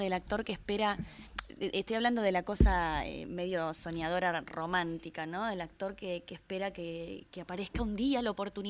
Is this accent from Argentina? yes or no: yes; Rosario, Santa Fe, Argentina; Yo soy rosarina.